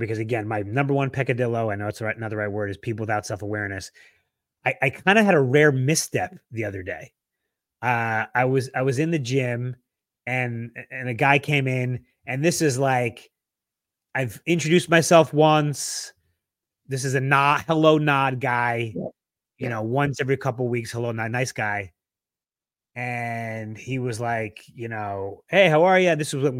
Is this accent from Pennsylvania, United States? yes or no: no; New York, United States; now in Los Angeles, United States; we come from New York, and as you will say, we were poor or whatever.